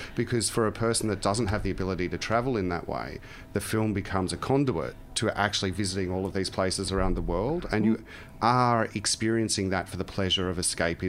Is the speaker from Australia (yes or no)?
yes; Australia; I'm a film producer. I'm an Australian film producer